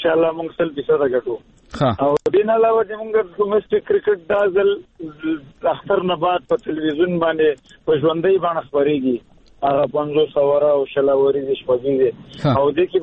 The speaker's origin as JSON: {"language": "Pashto", "country": "Afghanistan", "said": "زه د خپلو افغانانو باندې غږ کوم چې ولې مونږ نور جنگ وکړو"}